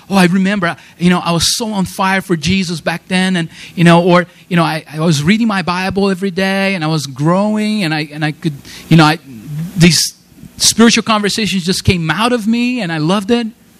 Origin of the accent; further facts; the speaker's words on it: Brazil; Yesterday was a very sad day for the Brazilian people. I'm from Brazil, by the way.